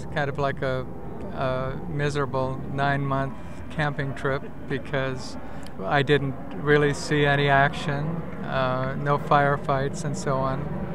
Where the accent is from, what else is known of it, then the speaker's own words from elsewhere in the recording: Solon, United States; I'm from Solon.